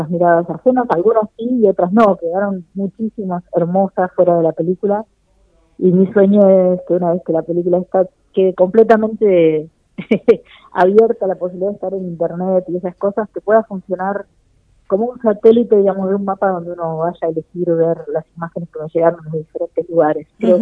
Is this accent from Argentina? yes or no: yes; La Pampa, Argentina; now in Buenos Aires, Argentina; Yo particularmente no soy porteña, soy pampeana, vivo en Buenos Aires desde hace muchos años